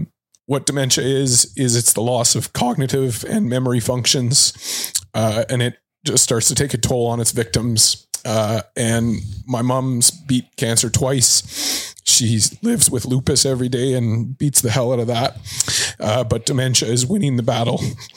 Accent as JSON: {"language": "English", "town": "Halifax", "region": "Nova Scotia", "country": "Canada", "said": "I know I'm from Halifax."}